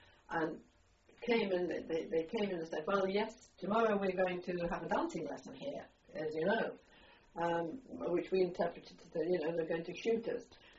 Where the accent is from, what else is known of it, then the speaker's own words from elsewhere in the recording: Poland; It was not all that far from my hometown, perhaps some 30 kilometres north, whereas my hometown was a mountainous area, right at the foot of the Carpathian Mountains, the west Carpathians.